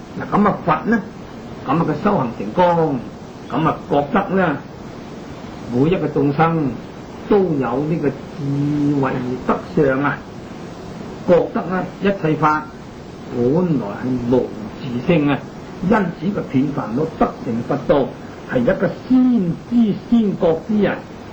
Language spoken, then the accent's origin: Cantonese; Hong Kong; 我哋香港人中午十二点